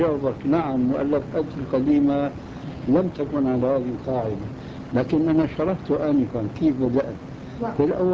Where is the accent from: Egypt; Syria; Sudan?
Syria; طبعا هذا الجواب كما يقولون أيضا عندنا في الشام ما بيخش الخجل